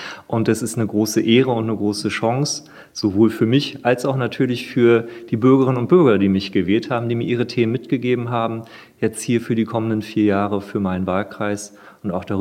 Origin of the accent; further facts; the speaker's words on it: East Berlin, Berlin, Germany; Aufgewachsen bin ich in Berlin Ost geboren, also Berlin hatte damals noch den Zusatz Hauptstadt der DDR.